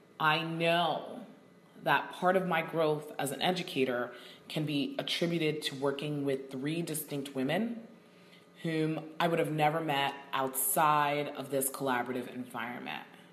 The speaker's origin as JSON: {"language": "English", "town": "Brooklyn", "region": "New York", "country": "United States", "tie": "born or raised there", "said": "My reality as a Haitian American, my reality as a woman, my reality of growing up in Brooklyn, New York, is crucial to my understanding of whatever is happening in the classroom."}